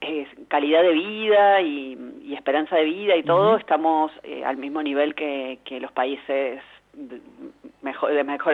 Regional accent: La Plata, Buenos Aires Province, Argentina; Yo soy de La Plata

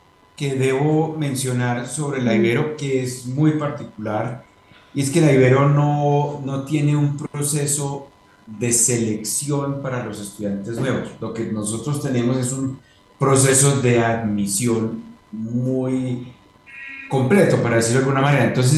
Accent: Manizales, Caldas, Colombia; en Manizales, en mi tierra, y ahí te permite entender mucho la realidad del país

